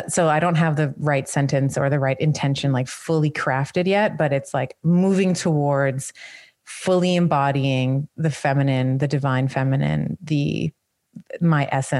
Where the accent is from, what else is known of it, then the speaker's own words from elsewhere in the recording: Canada; But as a Canadian, it ships from the States and I pay duties on it and whatever, whatever.